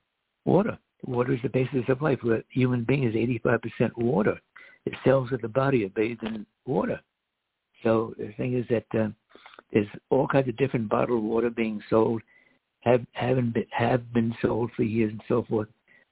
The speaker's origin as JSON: {"language": "English", "country": "United States", "tie": "born or raised there", "said": "When I was a kid growing up in America, you hardly ever heard of someone you knew or some relative getting cancer."}